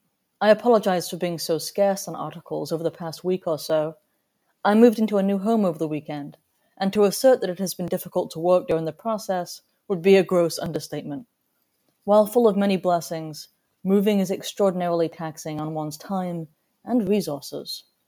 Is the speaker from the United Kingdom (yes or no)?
yes; England, United Kingdom; Since I was raised in England, I heard the oft-repeated colloquialism